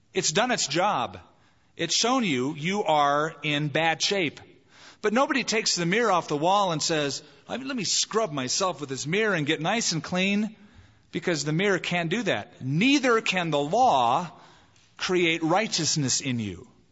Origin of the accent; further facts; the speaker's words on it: California, United States; Over there, in fact, where I grew up in California, because it is congested and it's a sprawling place